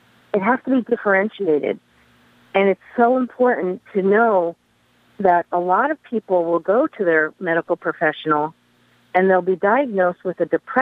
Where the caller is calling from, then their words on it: Goshen, United States; I'm from Goshen.